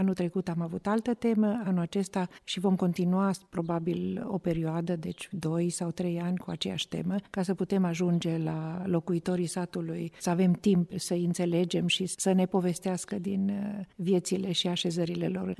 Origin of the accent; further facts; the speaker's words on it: Germany; eu sunt din Germania